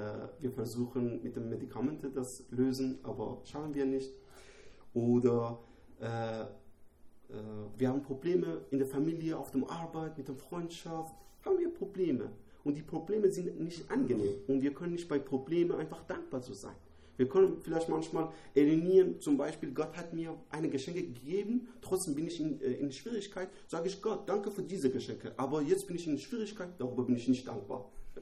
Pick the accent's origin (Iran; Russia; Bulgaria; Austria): Iran; German is a second language; now in Germany; ich komme aus dem Iran. Jetzt bin ich seit fast 6 Jahren in Deutschland. Mein Deutsch ist nicht super gut